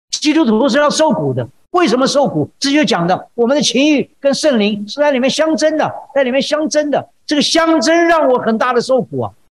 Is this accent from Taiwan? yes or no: yes; Taiwan; 我从台湾来的就晓得，我们在因为我住在左营，我们那个地方就海军的基地在附近